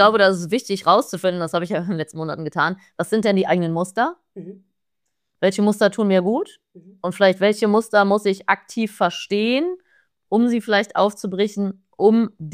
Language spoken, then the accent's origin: German; Germany; born there; Generell, wir meisten, die das hier hören und sehen, wir sind in Deutschland geboren, wir sind finanziell abgesichert.